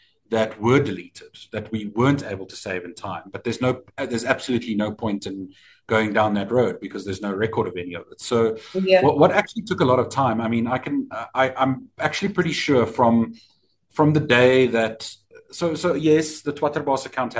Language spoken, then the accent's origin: English; South Africa; being a South African and living in this country means you're amongst one of the more free people in the world.